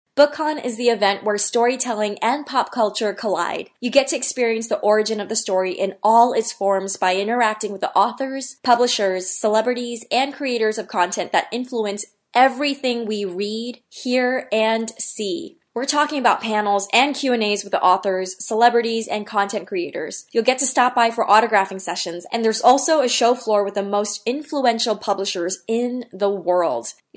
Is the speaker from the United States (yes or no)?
yes; New York City, New York, United States; it's all happening on June 3rd and June 4th at the Javits Center in my hometown in New York City.